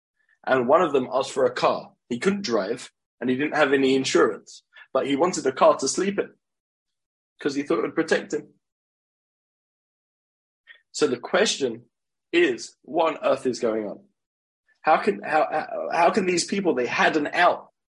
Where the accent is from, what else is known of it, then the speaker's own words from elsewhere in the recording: United States; I stay Z now. I'm American.